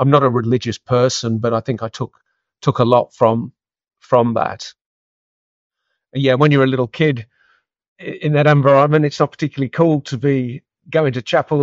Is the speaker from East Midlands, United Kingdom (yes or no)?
yes; East Midlands, United Kingdom; moved away; I grew up in Leicestershire, the son of a farming family. So my father was third generation farmer on that property, and my brother, who still farms it part-time, is fourth generation.